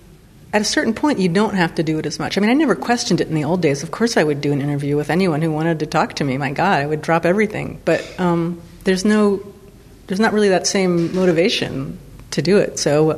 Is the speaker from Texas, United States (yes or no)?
no; Pennsylvania, United States; moved away; As a lesbian, I felt safe here in a way that I wouldn't have felt living in my home state of Pennsylvania at that point in time, or even now, perhaps.